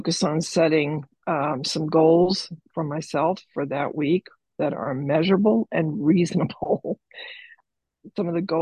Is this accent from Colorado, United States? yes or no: yes; Colorado, United States; I am a gratefully recovering compulsive overeater. I'm from Colorado in the United States.